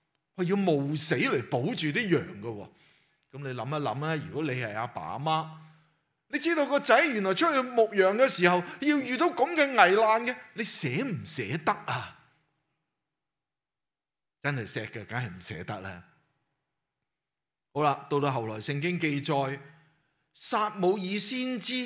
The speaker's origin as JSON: {"language": "Chinese", "country": "China", "said": "就好像我们中国人所说拉仔就拉心肝嘛"}